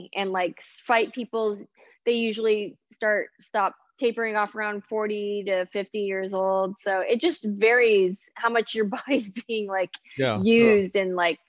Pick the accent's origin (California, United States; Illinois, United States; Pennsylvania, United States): California, United States; Los Angeles; nothing shoots in my hometown. Like I live in LA and nothing shoots there anymore.